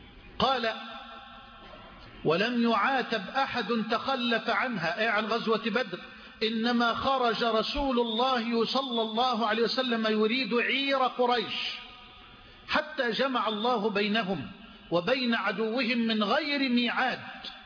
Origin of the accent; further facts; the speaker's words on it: Egypt; وانا جاي من مصر ليه